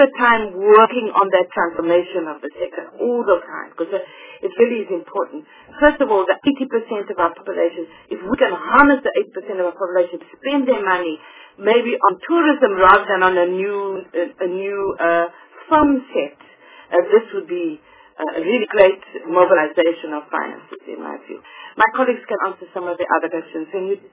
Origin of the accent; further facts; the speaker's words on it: Mongolia; I also have a perception, you know, about things, because I come from Mongolia.